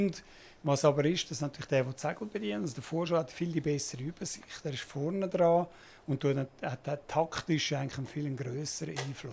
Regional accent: Switzerland; als Schweizer

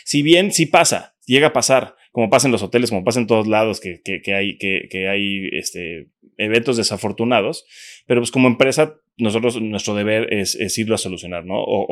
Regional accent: Cancún, Quintana Roo, Mexico; Yo soy de Cancún desde pequeño.

